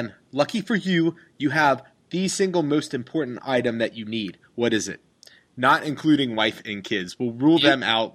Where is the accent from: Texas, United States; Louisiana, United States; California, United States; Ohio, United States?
Ohio, United States; Cincinnati; moved away as an adult; now in Chicago, United States; I grew up in Cincinnati, and as I was in college and everything, I decided I did not want to be in Cincinnati all the time.